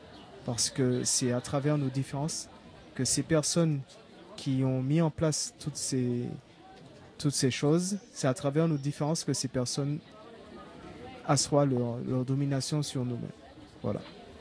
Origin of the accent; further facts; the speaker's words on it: Martinique; moi je parle en tant que Martiniquais